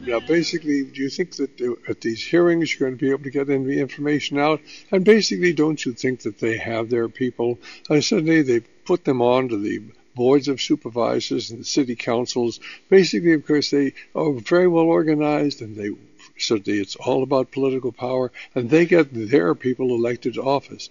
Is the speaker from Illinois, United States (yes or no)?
no; California, United States; Basically, I was born and raised in Alameda County